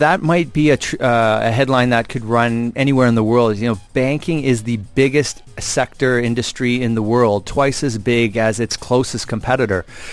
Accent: Canada; I'm Canadian

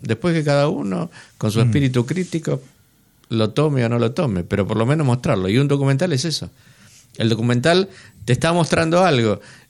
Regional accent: Argentina; yo como argentino

